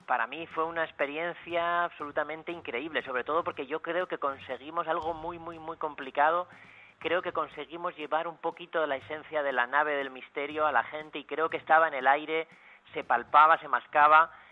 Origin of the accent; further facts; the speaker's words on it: Luarca, Asturias, Spain; born there; En mi pueblo donde nací, en Luarca, en el pequeño cine que ahí había